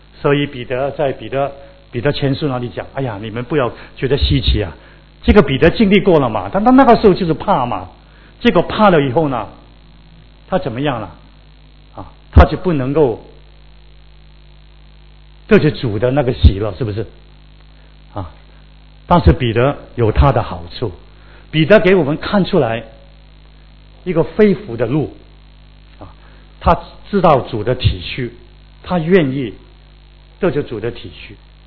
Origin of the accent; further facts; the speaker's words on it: China; 你知道我们中国人有一句成语啊